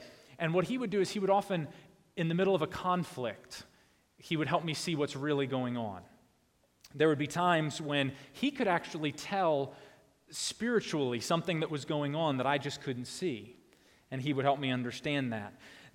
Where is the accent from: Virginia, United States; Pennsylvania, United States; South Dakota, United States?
Virginia, United States; I'm from Northern Virginia, and anytime I try to say y'all, you all remind me that I still do not know how to say that word correctly